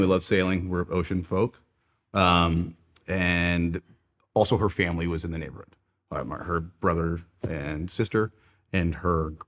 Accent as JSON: {"language": "English", "town": "Huntington Beach", "region": "California", "country": "United States", "tie": "born or raised there", "also_born_or_lived": "Burbank, United States", "said": "I was born in beautiful Burbank, California."}